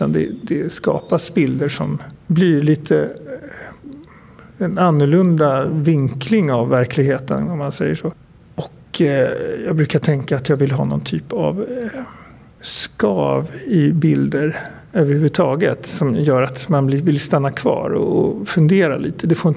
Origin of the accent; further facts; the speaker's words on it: Stockholm, Stockholm County, Sweden; Och jag kommer från Stockholm, bor i Stockholm och arbetar i Stockholm.